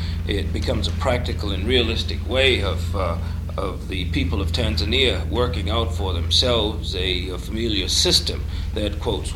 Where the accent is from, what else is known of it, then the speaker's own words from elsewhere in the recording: United States; I'm just convinced, Julie, on the basis of my 40 odd years as an American